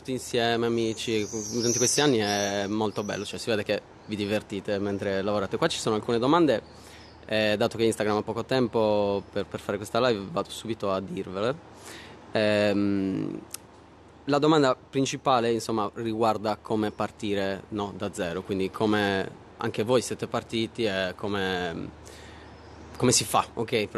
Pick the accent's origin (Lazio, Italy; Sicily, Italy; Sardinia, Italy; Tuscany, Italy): Sardinia, Italy; Cagliari; quindi anche io sono di Cagliari